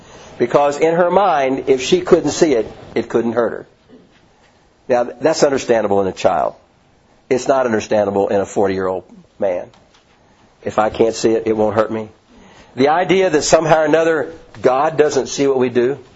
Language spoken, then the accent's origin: English; Louisville, Kentucky, United States; I'm from Louisville, so I'm used to being pretty.